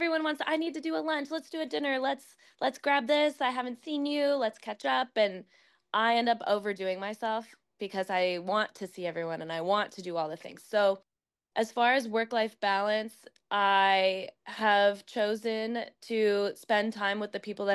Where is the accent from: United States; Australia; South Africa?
United States; Mission Viejo, California; So I grew up in Mission Viejo